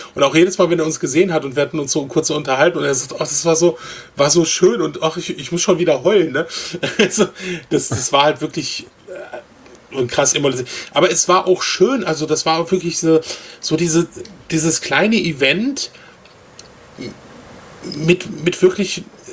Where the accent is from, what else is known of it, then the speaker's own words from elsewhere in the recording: Germany; wir kommen halt aus Deutschland, das fand er so toll, dass wir so weit gereist sind